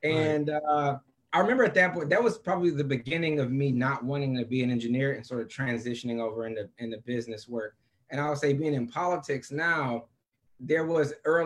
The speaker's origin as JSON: {"language": "English", "town": "Detroit", "region": "Michigan", "country": "United States", "tie": "born or raised there", "said": "So I grew up in Detroit, and my first job as a professional, I was designing cars."}